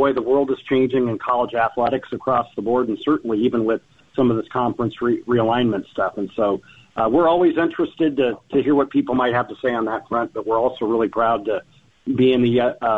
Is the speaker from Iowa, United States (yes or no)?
yes; Iowa, United States; also born or lived in Kansas; so I grew up in Iowa, then I was down in Kansas for about 25 years or so